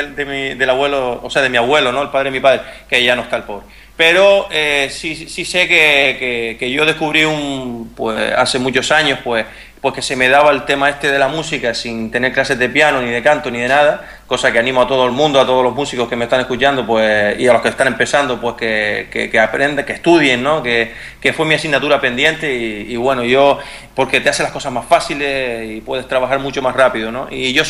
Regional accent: Canary Islands, Spain; tengo algo de raíces cubanas, ¿no? De hecho, hay mucha gente que me ha escuchado y no saben si soy canario o soy latino, y bueno, soy una mezcla.

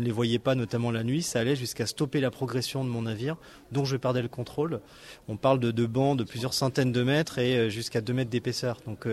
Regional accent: Lorient, Brittany, France; now in Boulogne-Billancourt, France; moi, je suis breton de naissance et j'y ai grandi à Lorient et boulonnais d'adoption.

